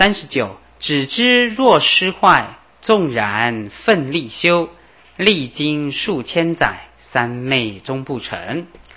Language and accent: Chinese; China; 所以我们中国人是很有福报